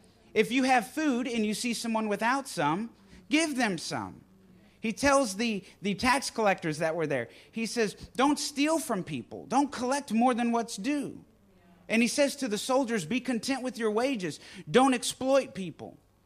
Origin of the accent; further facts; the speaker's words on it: Texas, United States; Growing up in Texas, I've cut down some trees.